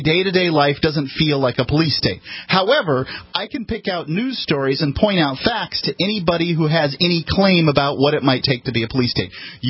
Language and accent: English; United States; As an American, in the late 90s, I guess I was just used to a police officer